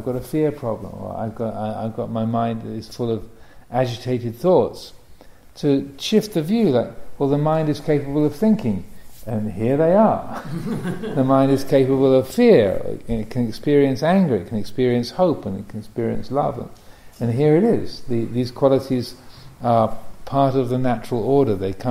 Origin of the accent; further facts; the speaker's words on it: England, United Kingdom; born there; I was born in England, so I started out being British. Then I got American citizenship a few years ago. So now I'm American as well. So I have two nationalities.